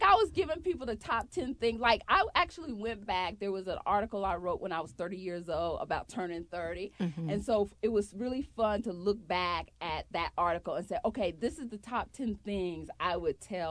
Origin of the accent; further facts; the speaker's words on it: the South, United States; let me tell you something. I'm from the South where they'll call you into your face.